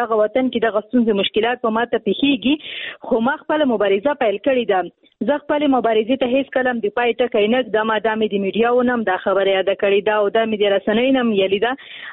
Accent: Afghanistan; ځکه چې نن ورځ نه ده چې په افغانستان کې جنگ دی او تقریبا موږ په جنگ کې پیدا شویو، په جنگ کې رالوی شویو.

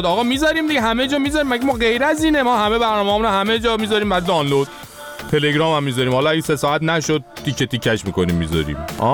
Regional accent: Iran; ولی خب به عنوان یه ایرانی خدمت خانم آقایون آمریکایی قانونگذار

